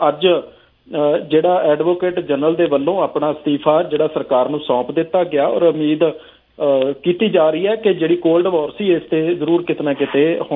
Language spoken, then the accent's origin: Punjabi; Punjab, India; ਅਸੀਂ ਪੀੜਿਤ ਲੋਕ ਹੈ, ਅਸੀਂ ਪੰਜਾਬ ਦੇ ਲੋਕਾਂ ਨੇ ਉਹ ਸੰਤਾਪ ਹੰਡਾਇਆ